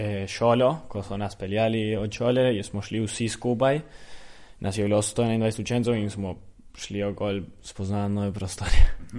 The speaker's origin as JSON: {"language": "Slovenian", "town": "Bariloche", "region": "Río Negro", "country": "Argentina", "said": "Ja, jaz prihajam iz Bariloč, tako da hodim v hribe cel čas."}